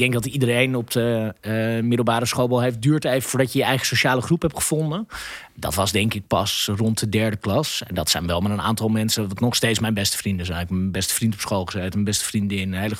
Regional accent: Amsterdam, North Holland, Netherlands; Ik ben opgegroeid in Amsterdam. Ik heb op de middelbare school gezeten in het Sint Ignatius Gymnasium in Amsterdam.

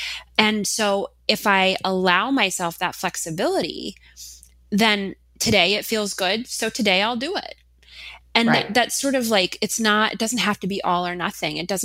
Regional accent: Minnesota, United States; I haven't, although I am from Minnesota.

